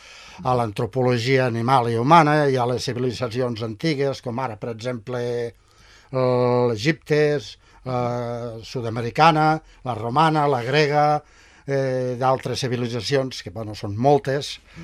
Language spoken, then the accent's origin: Catalan; Belianes, Catalonia, Spain; now in L'Espluga de Francolí, Spain; Soc de Belianes.